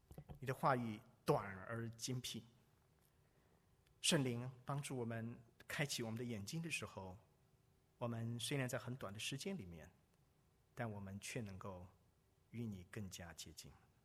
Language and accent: Chinese; China; 我们中国人就是说儿女成才怎么样，父母亲就得到满足嘛